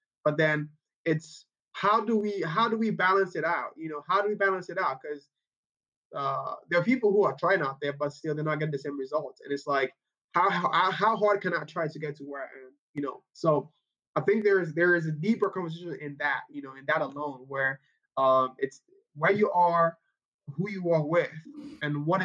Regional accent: Nigeria; now in Kansas City, United States; I grew up in Nigeria.

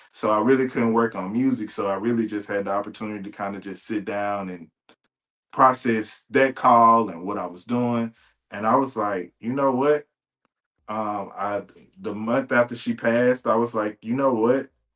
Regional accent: Monroe, Louisiana, United States; because I'm from Monroe, Louisiana, and it's 70% black. And I grew up all black schools all my life.

